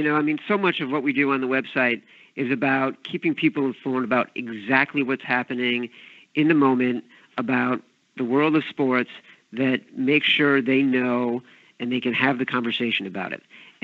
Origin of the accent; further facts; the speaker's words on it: Illinois, United States; You know, the Cubs were in the World Series last year, and I grew up outside Chicago.